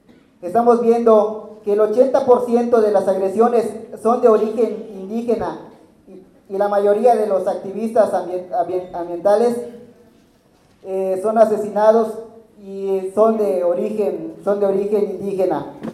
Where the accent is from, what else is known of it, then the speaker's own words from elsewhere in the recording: Valladolid, Yucatán, Mexico; Se han hecho consultas a modo de las cuales Valladolid, de donde yo soy, no tuvo intervención porque supuestamente no está involucrado directamente.